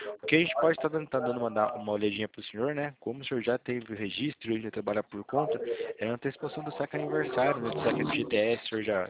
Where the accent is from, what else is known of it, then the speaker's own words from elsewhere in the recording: Campinas, São Paulo, Brazil; eu sou daqui do interior de São Paulo, tá? Eu sou de Campinas